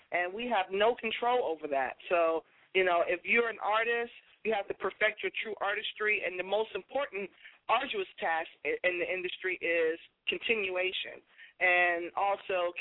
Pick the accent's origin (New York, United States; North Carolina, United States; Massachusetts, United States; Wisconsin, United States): Massachusetts, United States; Boston; from my hometown, Boston, you know.